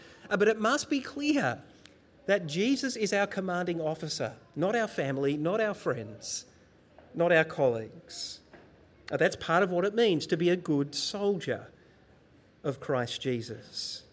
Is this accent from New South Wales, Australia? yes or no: no; Bendigo, Victoria, Australia; Now, I grew up in Bendigo, central Victoria. I knew lots of farmers, but I am very much a city boy now.